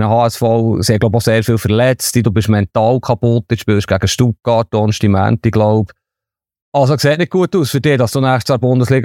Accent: Bern, Switzerland; ich bin in Bern aufgewachsen

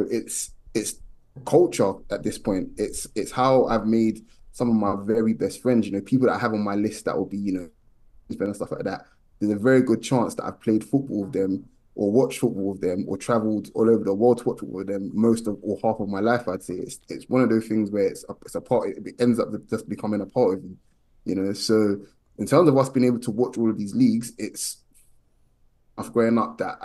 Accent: London, United Kingdom; So I'm in London, born and raised.

